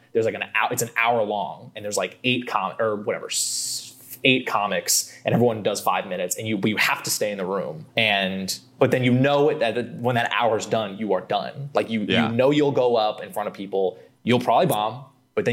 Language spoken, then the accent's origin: English; California, United States; Because I grew up in California. So it's like, I'm not used to that.